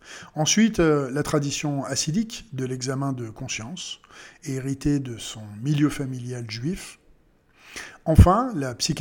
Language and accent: French; France; accent: French; Je pense qu'avec mon accent très français, ceux qui débutent en anglais ou n'ont pas de grandes notions pourront tout de même comprendre.